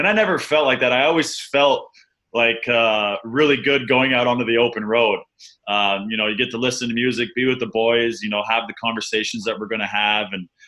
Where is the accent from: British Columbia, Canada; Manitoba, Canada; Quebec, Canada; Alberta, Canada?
Alberta, Canada; also born or lived in Arizona; I was born in Arizona, and then we immediately moved to Canada. My mom's full-blown Canadian.